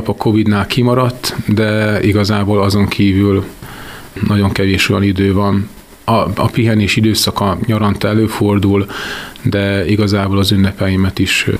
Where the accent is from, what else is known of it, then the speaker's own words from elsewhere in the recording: Kiskunhalas, Bács-Kiskun, Hungary; Az első napokat a Margaréta utcában, a Kertvárosban éltem, ide születtem Kiskunhalasra